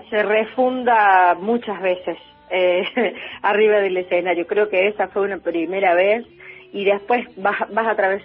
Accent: Cruz del Eje, Córdoba, Argentina; de nuestro pueblo, de Cruz del Eje. Yo soy de Cruz del Eje

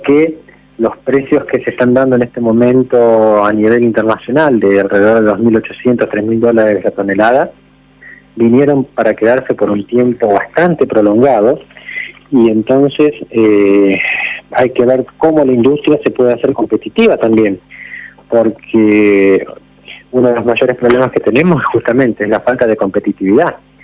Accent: Argentina; somos argentinos

